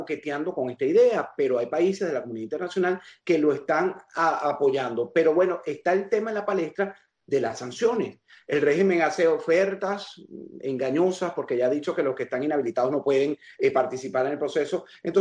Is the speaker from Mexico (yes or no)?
no; Venezuela; Esa misma angustia la tengo yo como venezolano